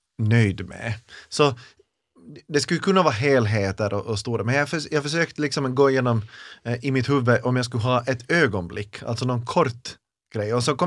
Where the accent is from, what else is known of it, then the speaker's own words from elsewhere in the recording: Ekenäs, Uusimaa, Finland; jag är från Ekenäs och Karis är grannstaden, så det är ju redan där liksom, vi är fotbollstad, jag är handbollstad.